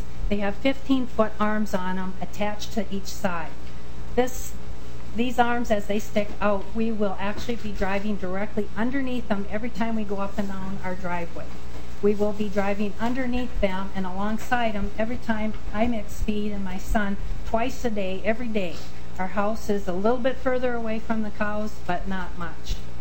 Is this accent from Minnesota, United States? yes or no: yes; Minnesota, United States; from Sibley County, and my husband back there is the redhead, Dale, and we run a dairy and crop farm.